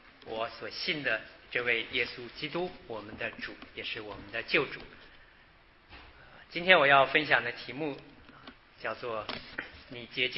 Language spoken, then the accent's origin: Chinese; Harbin, Heilongjiang, China; moved away as an adult; also born or lived in Changchun / Suzhou; now in United States; 虽然我是从大陆来的，但是大家基本上看不出我是东北人。我是这个从小在哈尔滨长大，后来呢到长春念书，长春念书了之后留在学校工作了两年，后来因为结婚了，所以呢又调动工作到苏州，在苏州工作两年之后到美国